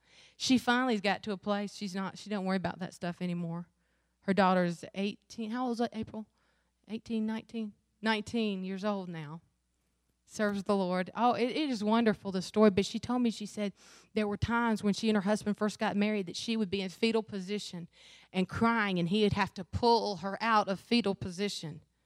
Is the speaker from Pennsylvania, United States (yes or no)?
no; Wingate, North Carolina, United States; I grew up in Wingate, North Carolina, small little rural suburban town. Everybody loved each other. Grew up at Wingate Baptist Church, one of the most loving churches in the world.